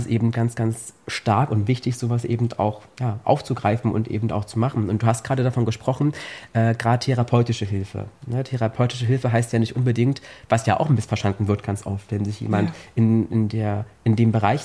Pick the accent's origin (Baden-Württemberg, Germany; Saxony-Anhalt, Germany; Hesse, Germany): Saxony-Anhalt, Germany; Ich bin im Harz aufgewachsen und bin dann plötzlich erstmal nach Leipzig gezogen oder nach Magdeburg oder wo auch immer hin.